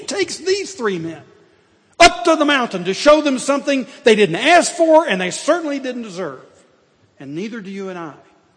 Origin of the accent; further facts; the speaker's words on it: Tennessee, United States; I grew up in East Tennessee, and so every year we made pilgrimage to Knoxville, into Neyland Stadium.